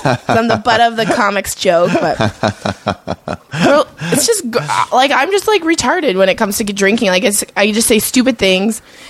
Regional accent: Canada; as a Canadian

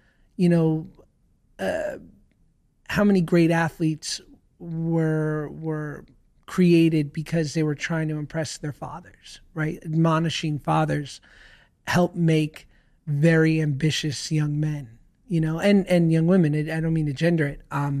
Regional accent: New York, United States; I grew up in New York. I'm not a Nepo baby. I have no connection to show business other than a very shticky mother.

